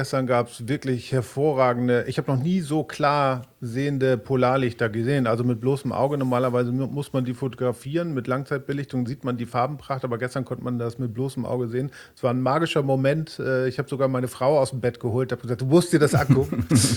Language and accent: German; Uetersen, Schleswig-Holstein, Germany; Ich bin in einem Elternhaus aufgewachsen in Uetersen, das ist bei Hamburg, Speckgürtel Hamburg.